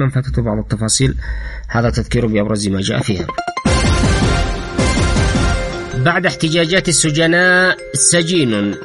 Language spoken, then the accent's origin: Arabic; Sanaa, Amanat Al Asimah, Yemen; حتى عندنا في صنعاء في لوبي للنفط